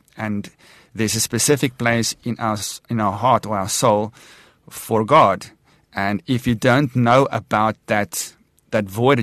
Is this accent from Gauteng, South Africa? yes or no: no; Port Elizabeth, Eastern Cape, South Africa; yeah, I grew up in Port Elizabeth, so that my whole history and all my trauma occurred in Port Elizabeth.